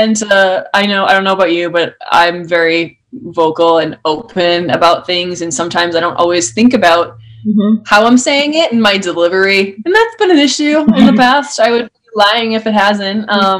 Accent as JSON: {"language": "English", "town": "Boston", "region": "Massachusetts", "country": "United States", "moved": "yes", "lives_now": "Charlotte, United States", "said": "I was from Boston and it's cold up there a lot of the time. And down here, mm-hmm. I'm able to be outside more. I'm outside of Charlotte right now."}